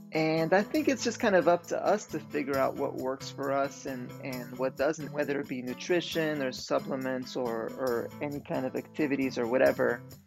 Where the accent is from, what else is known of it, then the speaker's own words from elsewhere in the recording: Canada; English is a second language; It's funny because it also boils down to me being French Canadian and like, so, you know, at an age where I maybe didn't fully master English, it just sounded cool to me.